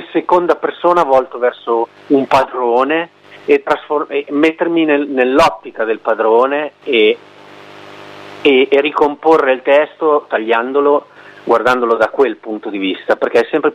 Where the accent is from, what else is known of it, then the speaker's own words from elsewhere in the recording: Emilia-Romagna, Italy; io sono cresciuto in Val Dragone, in provincia di Modena, per un pelo.